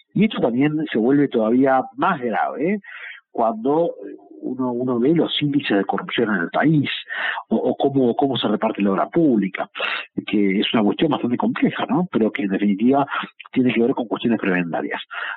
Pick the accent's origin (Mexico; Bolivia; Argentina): Argentina; yo soy argentino, ¿no?